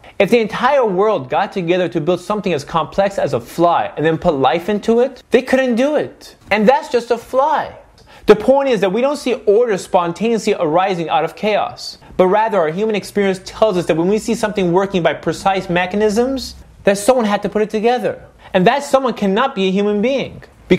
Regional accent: United States; I grew up here in America, and like most Americans, I knew very little, if anything, about Islam.

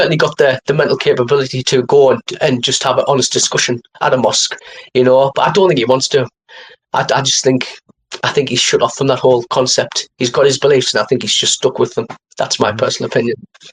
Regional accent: England, United Kingdom; Just English.

